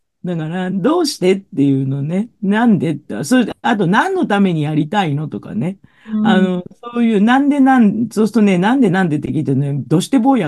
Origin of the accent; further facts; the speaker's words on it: Tokyo, Japan; 私はもう、ちょっと東京生まれで東京育ちなので